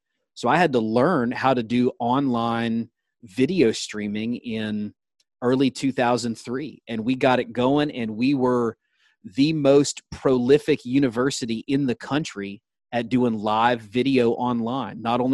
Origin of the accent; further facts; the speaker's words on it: Atlanta, Georgia, United States; I grew up in Atlanta, loved watching Braves games and listening to their announcers.